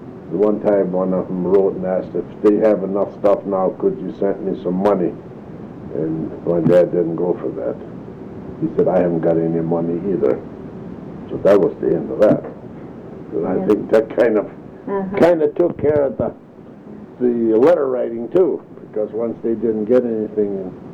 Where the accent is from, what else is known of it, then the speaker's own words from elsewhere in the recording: North Dakota, United States; I was from North Dakota